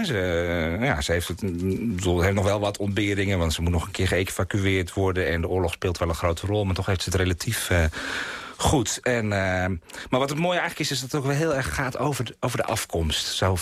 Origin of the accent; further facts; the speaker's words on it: Friesland, Netherlands; Het is bijna in het Limburgs geschreven, maar voor mij als Fries was het toch heel makkelijk te volgen.